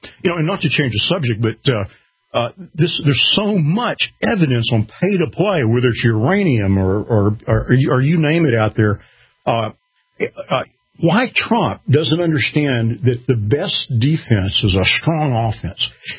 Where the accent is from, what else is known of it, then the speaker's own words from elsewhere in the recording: United States; I'm an American. I'm not a subject. I'm a citizen.